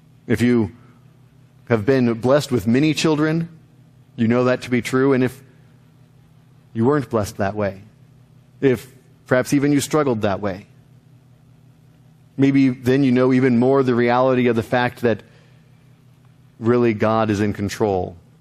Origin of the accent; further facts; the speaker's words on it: New Jersey, United States; No, I claim here. I grew up in New Jersey or wherever.